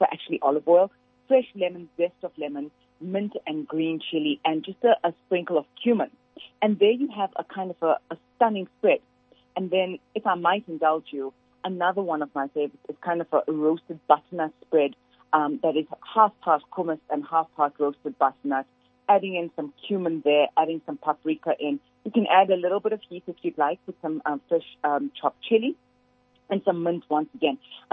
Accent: India; and being Indian, I like a little bit of spice.

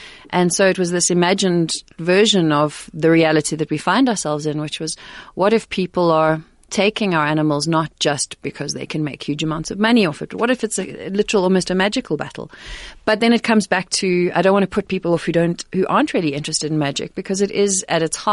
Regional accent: Johannesburg, Gauteng, South Africa; the kinds of stories I grew up reading growing up in Johannesburg, stories in magazines, but also the types of how we were taught history. Growing up as a white South African during apartheid

